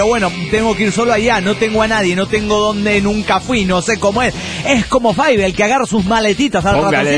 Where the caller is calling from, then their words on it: San Luis, Argentina; Yo soy de San Luis, Argentina.